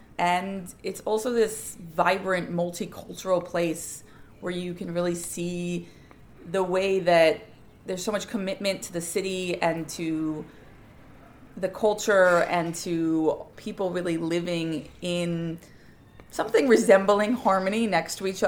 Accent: Pennsylvania, United States; now in New York, United States; I've lived in New York since 2009. I grew up in Pennsylvania, about 100 miles away from here, and always really liked the city and enjoyed visiting my older siblings and moved here pretty much out of college.

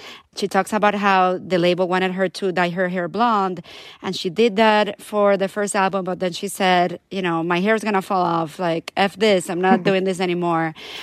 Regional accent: Puerto Rico; Well, I grew up in Puerto Rico

